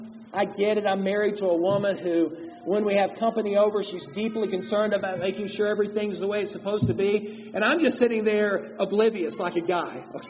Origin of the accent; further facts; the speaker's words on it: Mississippi, United States; Hank Couchman was an elder in the congregation that I grew up down in Mississippi.